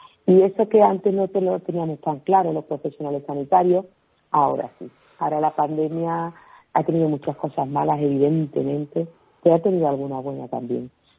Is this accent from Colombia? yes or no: no; Seville, Andalusia, Spain; yo que soy de Sevilla.